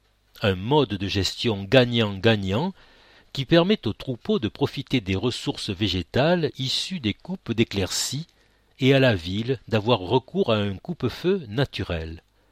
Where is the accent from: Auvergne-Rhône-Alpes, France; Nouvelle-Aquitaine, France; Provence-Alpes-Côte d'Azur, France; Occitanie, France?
Provence-Alpes-Côte d'Azur, France; Lançon-Provence; also born or lived in Cornillon-Confoux; Je suis né à Salon de Provence et j'ai grandi au domaine de Giguerie à Lançon, puis à Cornillon, au milieu des brebis